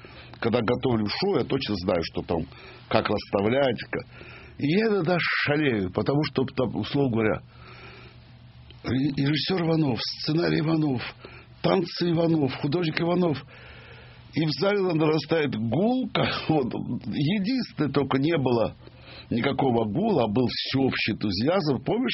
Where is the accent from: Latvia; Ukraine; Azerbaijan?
Azerbaijan; Baku; неважно, из Туркмении, с которыми я дружу, или из Грузии, которых я люблю, или из Казахстана, ну, из Баку, естественно, моя родина.